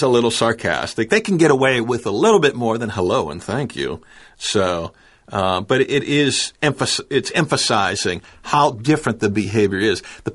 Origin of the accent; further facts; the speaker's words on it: Pittsburgh, Pennsylvania, United States; growing up in Pittsburgh, the rival cities were Cleveland and Pittsburgh.